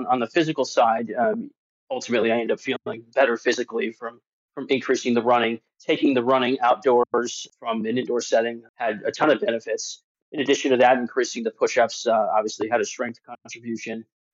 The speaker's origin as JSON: {"language": "English", "region": "Connecticut", "country": "United States", "said": "I am from Connecticut, a father of two girls, 14 and 10"}